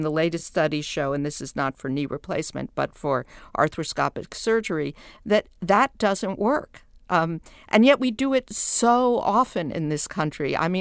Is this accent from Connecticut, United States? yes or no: no; New York, United States; I am from New York, where there are three or four really great hospital systems.